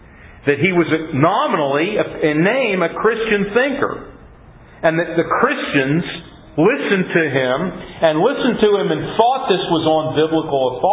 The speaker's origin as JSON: {"language": "English", "country": "United States", "said": "I'm an American, I'm interested in America"}